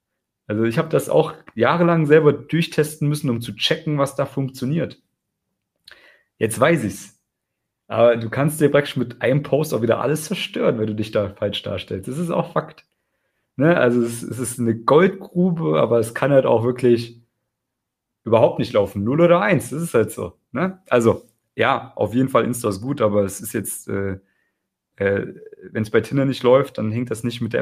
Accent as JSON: {"language": "German", "country": "Germany", "tie": "born or raised there", "said": "in meiner Heimat in Deutschland im Kuhkaff"}